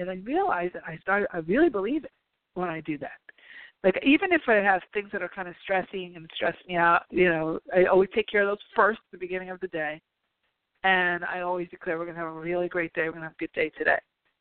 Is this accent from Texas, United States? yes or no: no; New York, United States; now in California, United States; being a New Yorker, we're a little bit cynical.